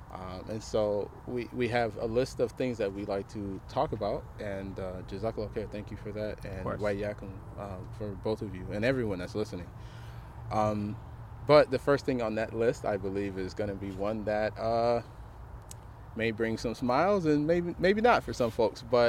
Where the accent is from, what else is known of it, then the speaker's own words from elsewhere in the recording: Cleveland, Ohio, United States; And this is my hometown. I grew up here in the city of Cleveland